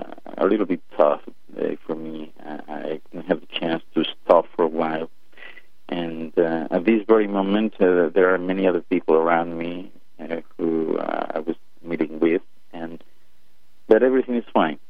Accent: Asturias, Spain; born there; English is a second language; also born or lived in Dominican Republic / United States / England; I was born in Spain this time. In northern Spain, a very nice place called Principality of Asturias, which is in Spain itself, is called the natural paradise.

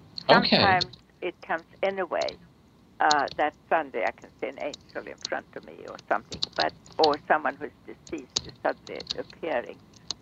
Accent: Sweden; now in United States; I'm also a citizen of Sweden. Okay, that's the one I came from, my origin.

